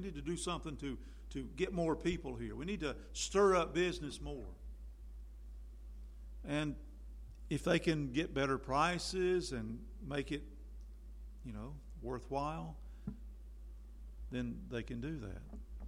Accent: Tryon, United States; Now, every town, and it was true in my hometown of Tryon, you have a downtown area, and there are stores there

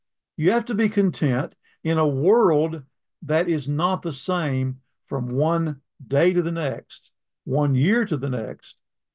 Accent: North Carolina, United States; born there; Cindy was born in Minnesota. I was born in North Carolina.

